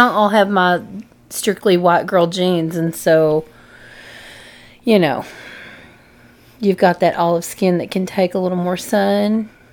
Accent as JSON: {"language": "English", "region": "Texas", "country": "United States", "said": "From Texas, and you're not, so get over it."}